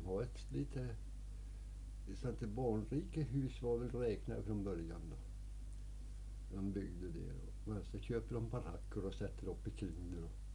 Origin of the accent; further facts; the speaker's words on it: Ramsjö, Gävleborg County, Sweden; born there; Och jag är född uppe i Ramsjösocken, ja. Ligger 5 mil norr om Ljusdal.